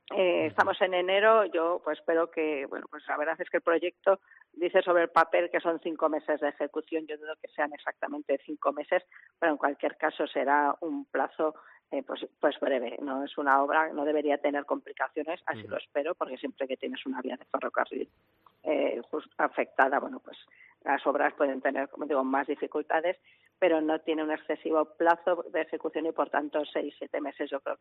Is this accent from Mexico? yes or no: no; Teruel, Aragon, Spain; como aragonesa y sobre todo especialmente como turolense es una muy mala noticia.